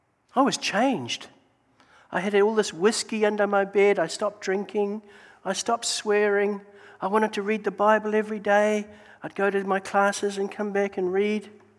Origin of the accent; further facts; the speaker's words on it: Auckland, New Zealand; So this is my hometown, Auckland, and Auckland has got beautiful harbours.